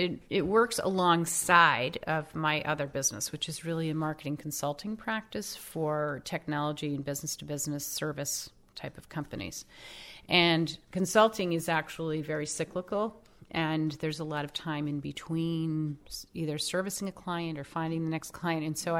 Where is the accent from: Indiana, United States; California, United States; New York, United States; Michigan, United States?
New York, United States; Buffalo; Although, ironically, I grew up in Buffalo, and you can actually find beach glass on Lake Erie.